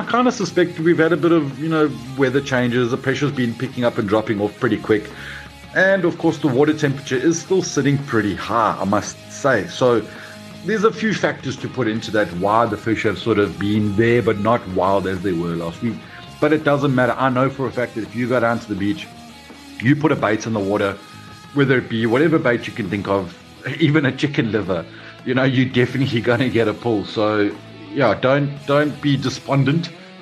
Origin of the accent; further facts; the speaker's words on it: South Africa; collectively as a South African nation and or just individually.